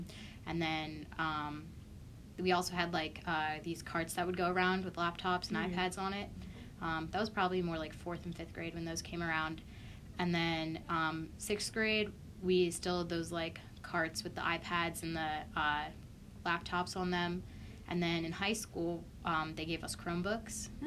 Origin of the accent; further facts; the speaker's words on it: New Jersey, United States; now in Ohio, United States; I'm from New Jersey, so like near Princeton area.